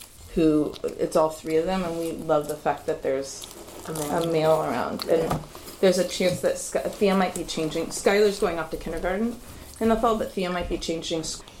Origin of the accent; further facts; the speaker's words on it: Berkeley, California, United States; I'm 40 years old. I grew up in Berkeley, and I've got a husband and two daughters.